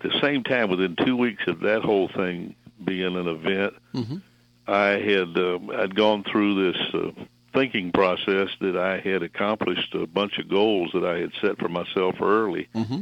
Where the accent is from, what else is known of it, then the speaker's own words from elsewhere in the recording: Galveston, Texas, United States; I grew up in Galveston, Texas